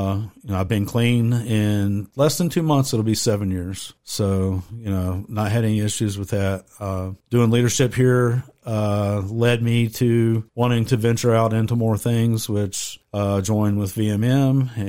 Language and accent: English; Tennessee, United States; Whenever we lived in Tennessee, I was raised in Tennessee